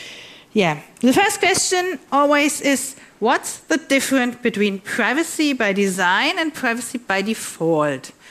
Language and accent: English; Northern Germany, Germany; I'm from Northern Germany, born in Northern Germany.